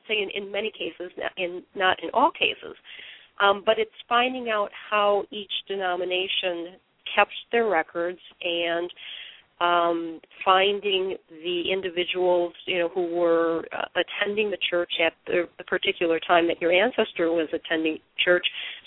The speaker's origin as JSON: {"language": "English", "town": "Waukegan", "region": "Illinois", "country": "United States", "tie": "born or raised there", "said": "I grew up in Waukegan, Illinois."}